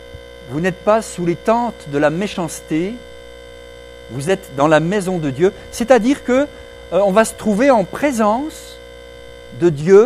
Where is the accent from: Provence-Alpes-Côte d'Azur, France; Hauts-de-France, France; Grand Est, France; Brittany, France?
Grand Est, France; je suis originaire des Hautes-Vosges, sur une chaume, c'est des alpages à 1200 mètres là-haut